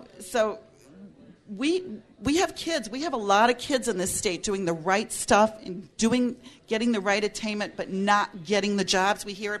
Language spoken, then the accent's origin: English; Ypsilanti, Michigan, United States; Excuse me, I'm from Ypsilanti, Michigan.